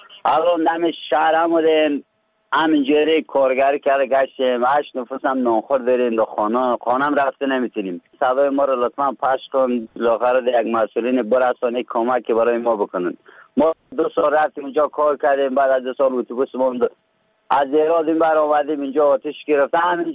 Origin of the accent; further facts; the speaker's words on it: Faryab, Afghanistan; ما از ولایت فاریاب هستیم. 2 ماه پیش از ایران آمدیم.